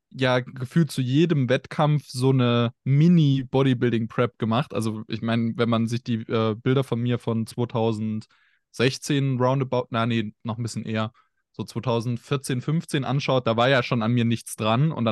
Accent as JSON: {"language": "German", "town": "Zwickau", "region": "Saxony", "country": "Germany", "said": "Na gut, ich komme aus Zwickau, dementsprechend musste der 1,90 Meter mit Glatze sein."}